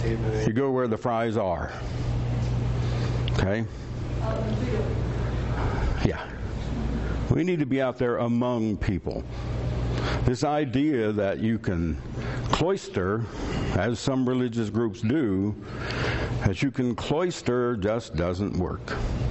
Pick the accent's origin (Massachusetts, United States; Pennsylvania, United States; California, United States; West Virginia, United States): West Virginia, United States; Now, I'm from West Virginia. I know what cities on hills look like.